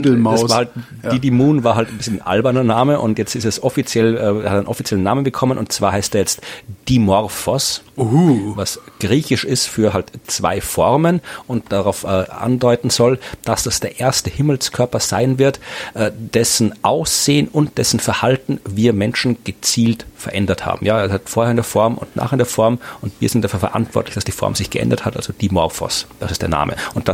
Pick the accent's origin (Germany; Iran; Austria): Austria; Krems, Lower Austria; Aber wir treten in nächster Zeit in Wien auf und in Krems, meiner Heimatstadt, einmal auf.